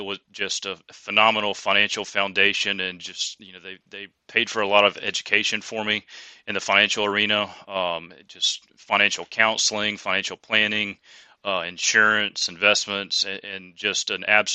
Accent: Fayetteville, North Carolina, United States; Well, so originally I was from close to Fayetteville, North Carolina. So it's kind of a rural area, Fayetteville, mm-hmm. if anybody's familiar with that area. but I grew up around there, North Carolina native my whole life.

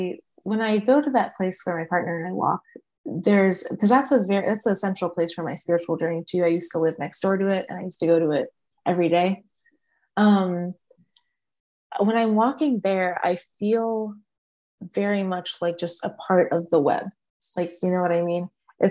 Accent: Ireland; Yeah, I'm from Ireland, and I don't know too much about the ancestry behind everything

